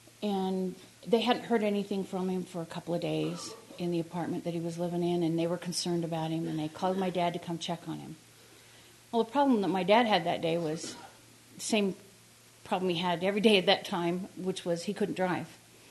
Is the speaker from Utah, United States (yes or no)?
yes; Richfield, Utah, United States; now in Salt Lake City, United States; Anyway, I grew up in Utah in a little town called Richfield, just down the road, and spent my first 18 years there and escaped the second I could.